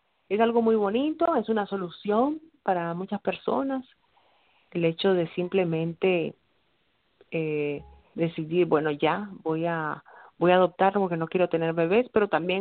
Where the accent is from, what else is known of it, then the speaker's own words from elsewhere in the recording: Dominican Republic; y nosotros somos dominicanos